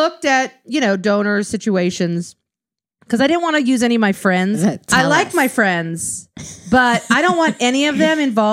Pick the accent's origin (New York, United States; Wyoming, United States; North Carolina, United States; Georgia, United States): Wyoming, United States; No, we grew up in Wyoming.